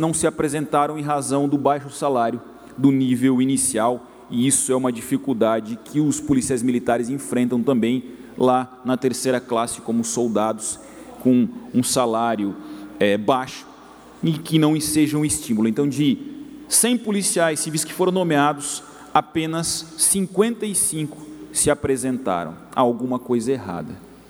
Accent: Turvo, Santa Catarina, Brazil; A cidade de Turvo, que é minha terra natal, possui 5 policiais civis.

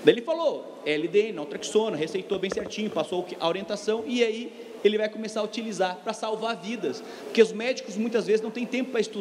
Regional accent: Santa Maria, Rio Grande do Sul, Brazil; born there; indo para Santa Maria, onde eu nasci

